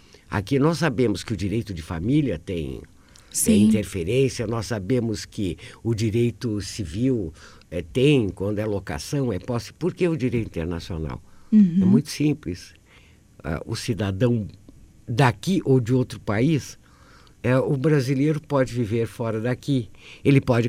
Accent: Brazil; Então, a garantia que nós, descendentes, tivemos foi que nós nascemos aqui, nós somos brasileiros.

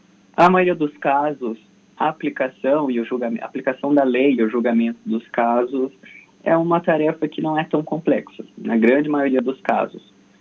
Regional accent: Cianorte, Paraná, Brazil; eu sou natural aqui do estado do Paraná mesmo, eu sou de Cianorte.

